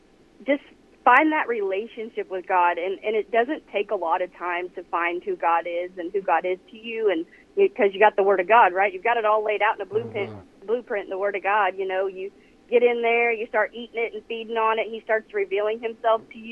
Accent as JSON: {"language": "English", "region": "Missouri", "country": "United States", "said": "I'm from Northern Missouri."}